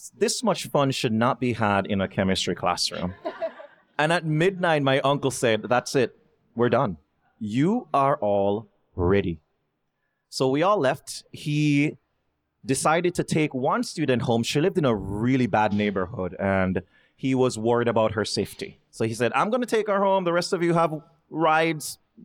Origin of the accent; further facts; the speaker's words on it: Jamaica; growing up in Jamaica, we were all told that education was our ticket out of poverty.